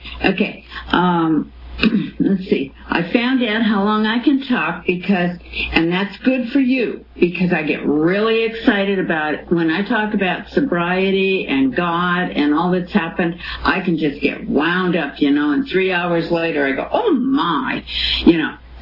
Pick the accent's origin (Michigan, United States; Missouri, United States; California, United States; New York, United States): Michigan, United States; Detroit; born there; And yes, I was born in Detroit, Michigan, and I was a weird child.